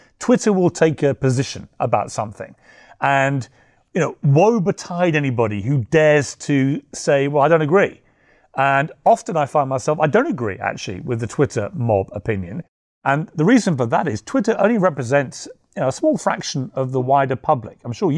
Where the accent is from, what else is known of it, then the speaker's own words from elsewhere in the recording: United Kingdom; But of course, I'm British. And the Brits, you know, if someone punches us in the face, we're always going to whack back.